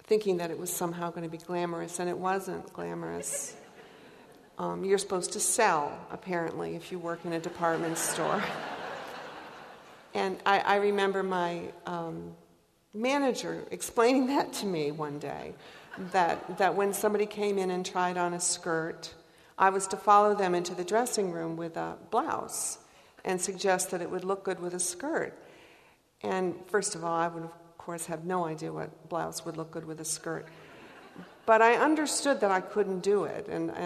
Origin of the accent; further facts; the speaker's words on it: Portland, Maine, United States; born there; I was born in Portland, Maine, and here's Portland, Oregon.